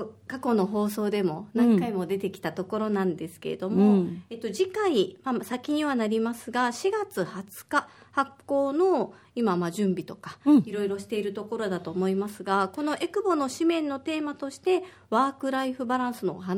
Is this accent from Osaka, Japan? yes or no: yes; Osaka, Japan; 私は大阪出身で